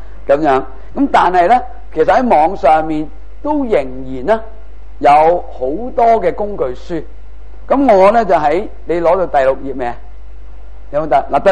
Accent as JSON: {"language": "Cantonese", "country": "China", "said": "我哋中国人都唔知劈咗去边啊，冇人识噶啦"}